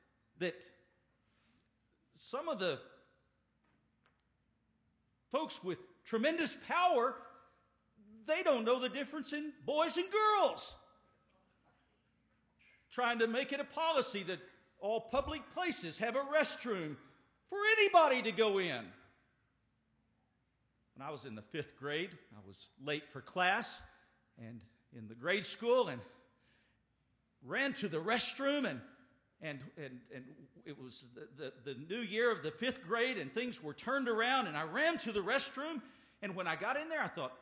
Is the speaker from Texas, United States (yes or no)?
yes; Seagraves, Texas, United States; I'm so old that when I grew up in Seagraves, Texas, and went to first grade